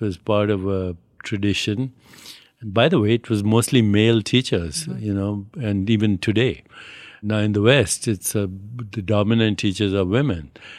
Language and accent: English; India; So I resent this trying to own, even though I'm Indian, you don't own knowledge or wisdom.